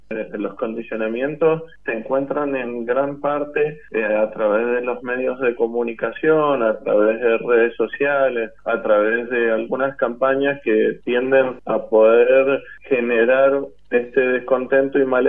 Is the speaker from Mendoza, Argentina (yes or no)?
yes; Mendoza, Argentina; uno no la está pasando bien como mendocino